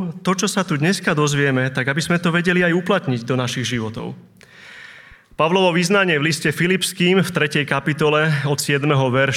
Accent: Bratislava, Bratislava Region, Slovakia; moved away as an adult; now in Nové Mesto nad Váhom, Slovakia; a pochádzam z Bratislavy, ale od 19 rokov bývam v Novom meste nad Váhom, kde som v kresťanskom zbore.

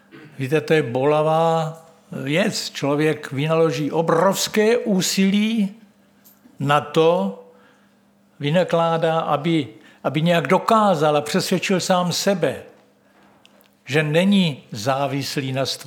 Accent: Brno, South Moravian Region, Czechia; Já jsem z Brna a hotovo.

